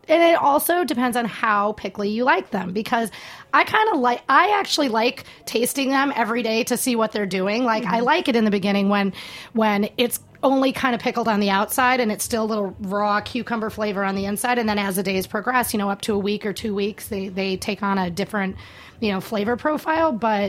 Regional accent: Wisconsin, United States; But you know, I'm from Wisconsin, so I cook brats in beer, and I don't par cook them in beer because we don't do that in Wisconsin.

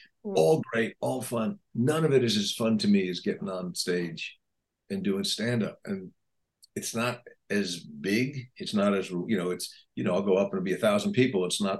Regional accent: New York City, New York, United States; I'm from the city. I'm from New York, but I went to school up in Binghamton. So I'm familiar with upstate-ness.

